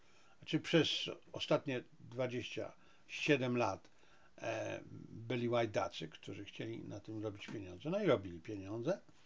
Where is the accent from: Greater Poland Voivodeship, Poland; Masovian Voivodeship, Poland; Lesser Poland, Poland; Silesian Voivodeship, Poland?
Silesian Voivodeship, Poland; jako że ja pochodzę ze Śląska, więc ja wiem, na czym to polega.